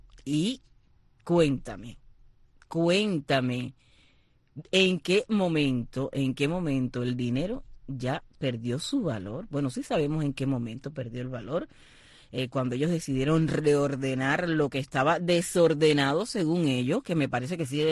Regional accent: San Germán, Puerto Rico; el campesino es de un poblado cercano a mi pueblo, que se llama Santa Cruz, es en el camino a San Germán, de San Germán soy yo.

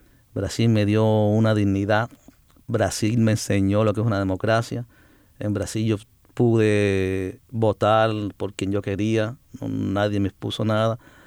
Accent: Cerro, Havana, Cuba; Yo tengo muchos, yo soy de Cerro.

